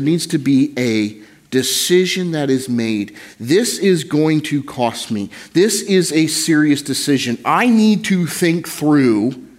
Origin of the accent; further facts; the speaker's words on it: United States; and I'm from Carolina, like right in that area, and this is a big deal to them